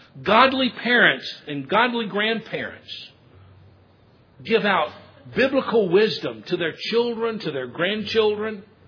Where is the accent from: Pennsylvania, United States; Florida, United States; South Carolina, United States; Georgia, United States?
Georgia, United States; Now, I'm from Middle Georgia. I grew up.